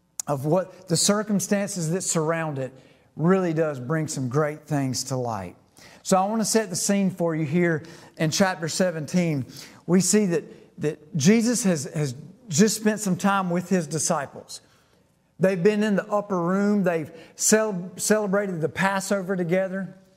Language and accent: English; Leslie, United States; I grew up over in Leslie and had a really close friend that lived here in Edgemore.